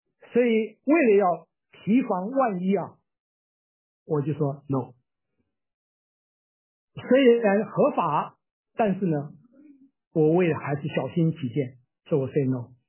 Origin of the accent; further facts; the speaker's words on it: Taiwan; 我还记得我当兵的时候，我从台湾来